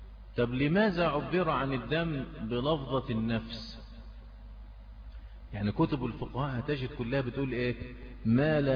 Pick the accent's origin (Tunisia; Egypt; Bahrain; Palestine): Egypt; كلنا المفروض كمصريين نعرفه